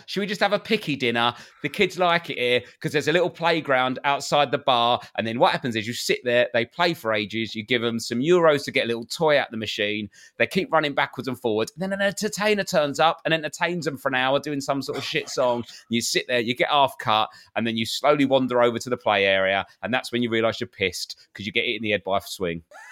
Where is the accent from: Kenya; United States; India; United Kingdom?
United Kingdom; You've got to have a couple of drinks to meet new people. We're British.